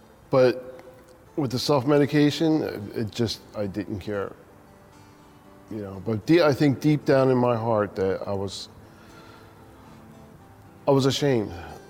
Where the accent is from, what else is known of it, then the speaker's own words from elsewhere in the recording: Philadelphia, Pennsylvania, United States; I was born and raised in Philadelphia, Chinatown. It's a small community, but vibrant in a lot of restaurants, a lot of the Chinese culture.